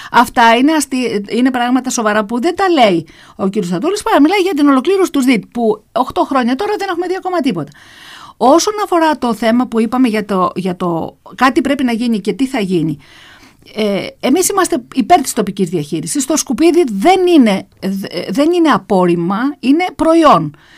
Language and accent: Greek; Palaiochouni, Peloponnese, Greece; στην Παλαιόχουνη, στη Μεγαλόπολη, στο χωριό μου.